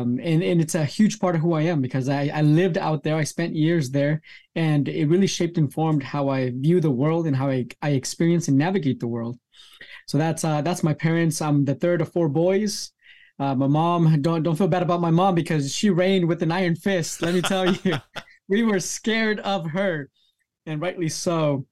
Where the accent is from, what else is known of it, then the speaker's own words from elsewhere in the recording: Nicaragua; Family, because growing up in Nicaragua, because again, I spent a few years out there, I went to school there, we lived with my grandparents.